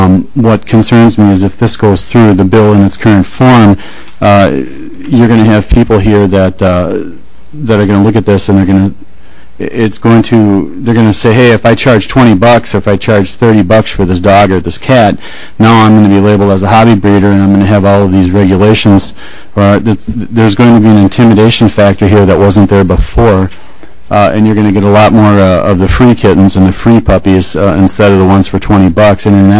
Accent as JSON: {"language": "English", "region": "Minnesota", "country": "United States", "said": "I'm from Sherburne County, one of the very regulated areas."}